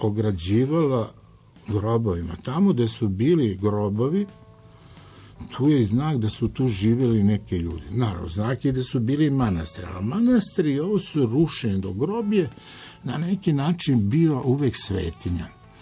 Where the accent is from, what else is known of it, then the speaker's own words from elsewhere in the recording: Raška District, Serbia; ja kao, dakle, Srbin iz Raške